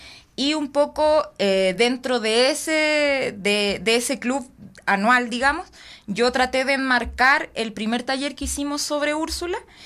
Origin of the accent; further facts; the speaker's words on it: Chile; moved away as an adult; now in Quito, Ecuador; yo soy chilena y llegué hace 3 años acá a Ecuador. Me vine buscando un lugar nuevo para vivir.